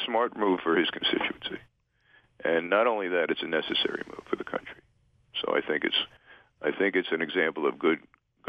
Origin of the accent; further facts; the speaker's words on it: Brooklyn, New York, United States; I'm from Brooklyn. I don't know so much about that.